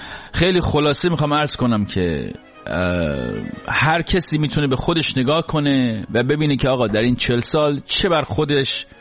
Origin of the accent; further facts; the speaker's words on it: Iran; moved away; در جامعه بزرگ شدم که هیچ حس مشترکی نسبت به حاکمانش نداشتم. در کشوری بزرگ شدم که تعلقی نسبت بهش احساس نمی کردم، به خاطر اینکه من فقط 3 بود که انقلاب شد.